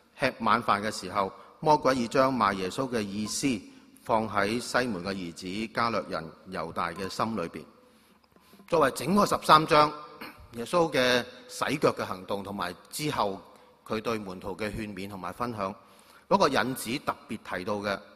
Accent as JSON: {"language": "Chinese", "country": "China", "said": "用我们中国人经常说，真是一介书生啊"}